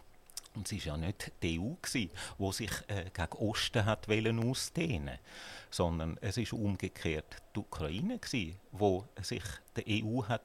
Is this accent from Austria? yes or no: no; Switzerland; Sie und ich reden ja auch Deutsch. Und unsere staatsbürgerliche Identität ist nicht die von Deutschland, sondern wir sind Schweizer. Wir sind stolz darauf, Schweizer zu sein.